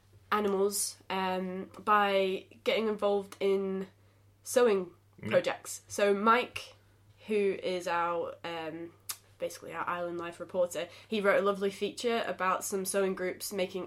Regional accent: New Zealand; That's the problem, because being a Kiwi, I follow the New Zealand...

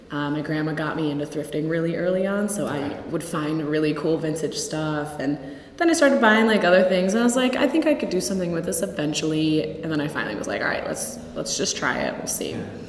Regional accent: Euclid, Ohio, United States; Yeah, so I am originally from Euclid, Ohio. Grew up there my whole life. My parents are still there.

